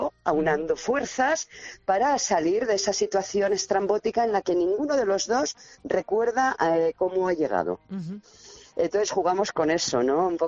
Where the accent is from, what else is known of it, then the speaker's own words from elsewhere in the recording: Madrid, Community of Madrid, Spain; also born or lived in Zaragoza; yo aunque me he desarrollado toda mi vida de más juvenil en Madrid y demás, y todo el mundo piensa que soy madrileña porque apenas con una semana ya estaba en Madrid, mis padres viajaron expresamente a Zaragoza para que yo naciera allí